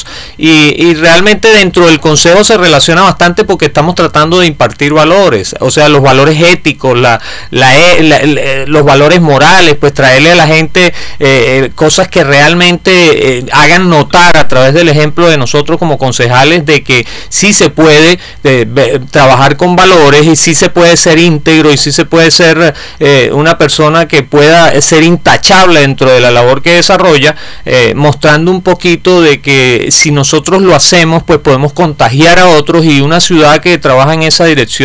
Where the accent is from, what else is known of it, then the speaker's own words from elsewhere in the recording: Venezuela; yo como venezolano le puedo decir